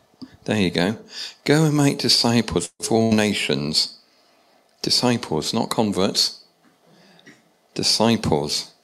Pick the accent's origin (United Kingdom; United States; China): United Kingdom; England; But that's the English thing that kicks in, isn't it? Is that us being English?